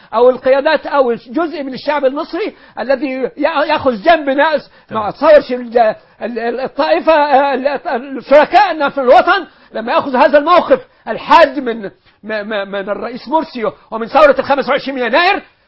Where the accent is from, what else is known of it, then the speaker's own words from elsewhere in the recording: Egypt; إحنا أبناء مصر